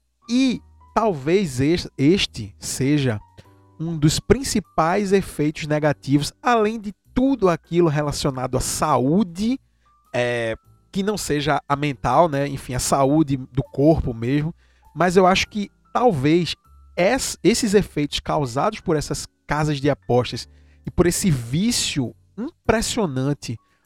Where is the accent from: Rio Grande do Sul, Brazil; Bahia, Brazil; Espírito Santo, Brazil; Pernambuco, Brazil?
Pernambuco, Brazil; Eu sou de Pernambuco, Globo Esporte PE.